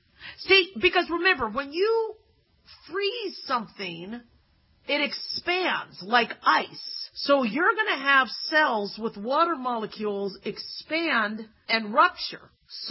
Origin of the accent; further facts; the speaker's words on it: Arizona, United States; Oh, okay, if this is in Arizona, I grew up in Arizona. It's so damn hot there.